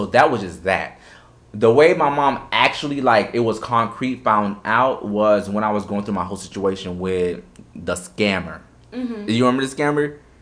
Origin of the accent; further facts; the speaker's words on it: Miami, Florida, United States; also born or lived in Orlando; growing up, you know, in Miami and growing up in Orlando, both places, it was just definitely a difficult thing